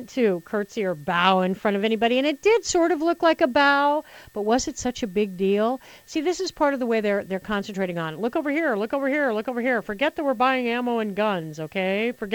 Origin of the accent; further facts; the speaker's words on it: Ireland; especially since I'm Irish.